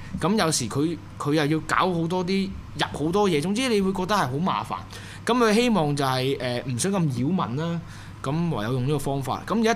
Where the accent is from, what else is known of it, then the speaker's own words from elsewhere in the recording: Myanmar; 咁我話土生土長喺緬甸